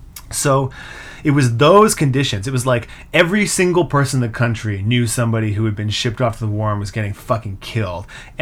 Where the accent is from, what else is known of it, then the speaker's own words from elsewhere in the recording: Western Canada, Canada; We all come from the West. All four of us are Canadian Westerners.